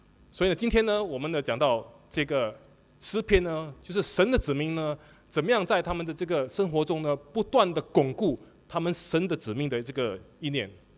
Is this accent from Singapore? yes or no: yes; Singapore; 然后我们是新加坡人啊，他们是温州的企业家。